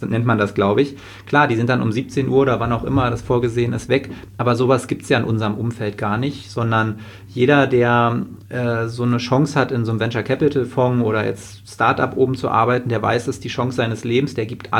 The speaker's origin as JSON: {"language": "German", "region": "East Germany", "country": "Germany", "tie": "born or raised there", "said": "ich bin in der DDR geboren, ich bin hinter Mauern und Stacheldraht aufgewachsen, ich weiß, wie es ist, und ich war 11, als die Mauer fiel"}